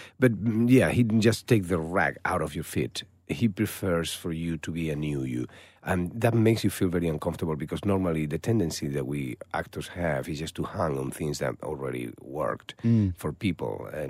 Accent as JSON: {"language": "English", "town": "Malaga", "region": "Andalusia", "country": "Spain", "tie": "born or raised there", "said": "Picasso was born in my hometown in Malaga."}